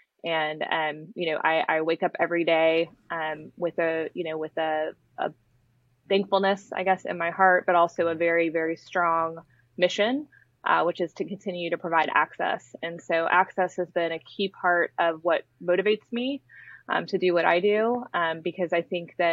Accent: Jacksonville, Florida, United States; I grew up in Jacksonville in Duval County. So shout out to all my Jacksonville folks out there.

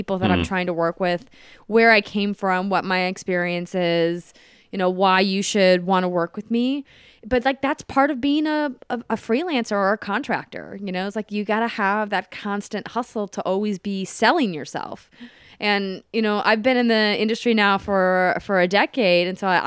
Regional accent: Fargo, North Dakota, United States; also born or lived in Minnesota; I mean, I grew up in Fargo, North Dakota. I went to school in Minnesota and I found classes.

